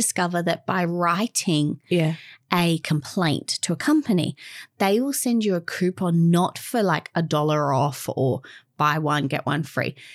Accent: Australia; as an Australian

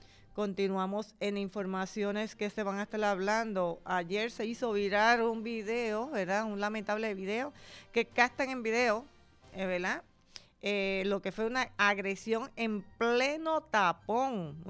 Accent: Puerto Rico; porque sabemos que somos aquí, los puertorriqueños

